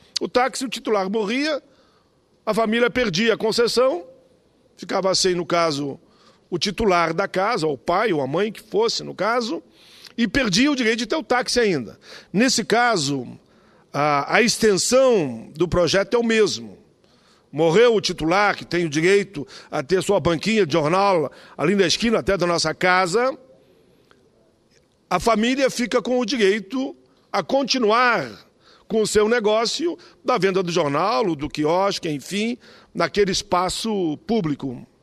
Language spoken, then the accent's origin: Portuguese; Rio Grande do Sul, Brazil; lá no meu estado, o Rio Grande do Sul.